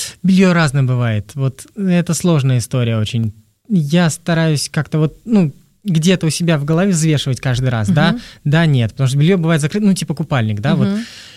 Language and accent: Russian; Saint Petersburg, Russia; now in Moscow, Russia